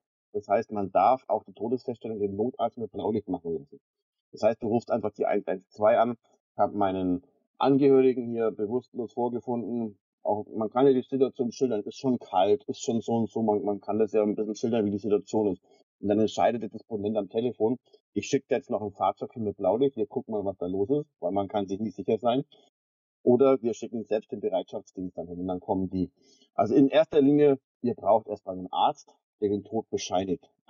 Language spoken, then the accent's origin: German; Bavaria, Germany; accent: Franconian; gerade jetzt als deutscher, bayerischer Bestatter oder wie ich immer sage, fränkischer, man hört es ja raus, wo ich her bin